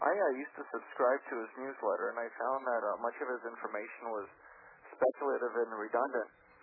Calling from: Harrow, Ontario, Canada; I'm calling from Harrow, Ontario, Canada.

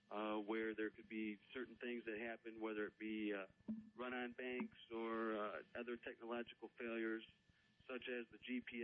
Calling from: Michigan, United States; Well, I have addressed hundreds of local governments here in Michigan in regards to contingency plans for Y2K

